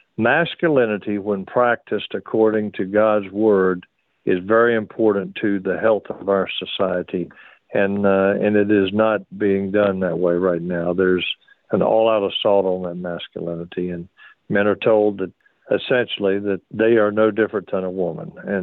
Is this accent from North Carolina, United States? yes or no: yes; North Carolina, United States; I'm glad to be on, and I'm certainly glad to be on in my home state.